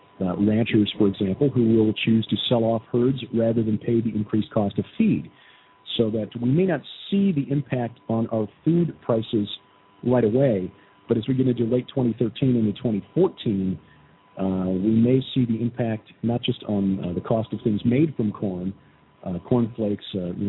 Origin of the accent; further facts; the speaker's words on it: Chicago, Illinois, United States; See, when I grew up in Chicago, I thought the world kind of ended at the Cook County line.